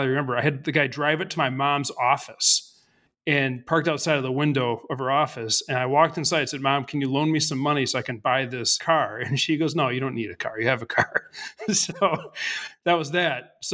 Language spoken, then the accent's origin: English; Milwaukee, Wisconsin, United States; I grew up in Milwaukee, Wisconsin.